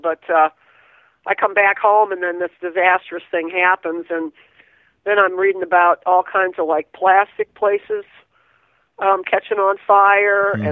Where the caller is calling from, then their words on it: West Virginia, United States; I'm calling from West Virginia.